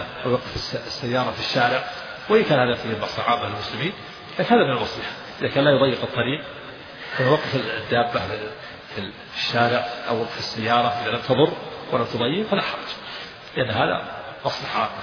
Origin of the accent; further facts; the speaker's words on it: Najd, Saudi Arabia; نحن عندنا في نجد تسقف البيوت بالخشب ويوضع الجريد